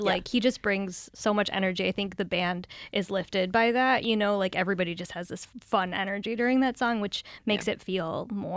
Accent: Brockport, New York, United States; I grew up here. I grew up in Brockport, and I started doing music in Rochester when I was like 13.

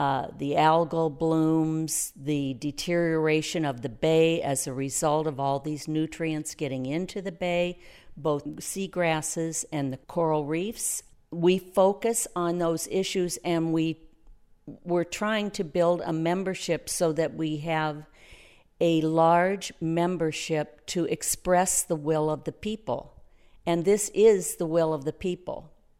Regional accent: Midwest, United States; But she came from up north, as well as I came from the Midwest

